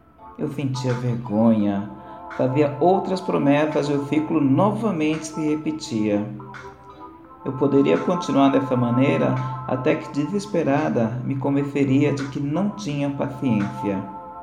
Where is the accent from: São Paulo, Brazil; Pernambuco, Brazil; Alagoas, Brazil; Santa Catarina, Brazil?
São Paulo, Brazil; sou de São Paulo, capital.